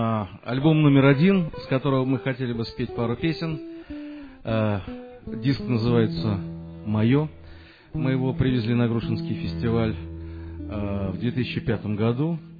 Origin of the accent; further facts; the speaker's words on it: Saint Petersburg, Russia; Значит, мы из Санкт-Петербурга.